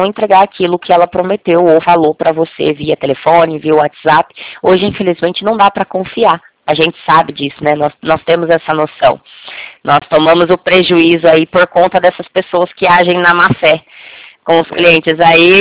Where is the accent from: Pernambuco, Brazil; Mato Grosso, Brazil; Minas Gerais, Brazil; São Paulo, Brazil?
São Paulo, Brazil; Americana; Eu sou de Americana, São Paulo.